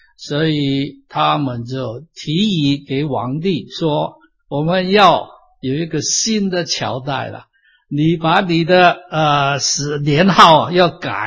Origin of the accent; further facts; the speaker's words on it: China; 如果这个是天上的星啊，是在东方，那我们中国人应该可以看得到，对不对啊？